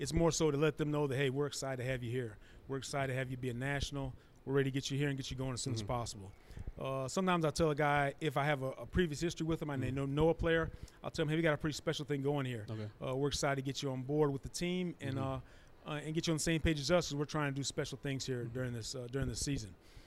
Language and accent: English; St. Louis, Missouri, United States; I grew up in St. Louis. We all grew up Cardinals fans in St. Louis.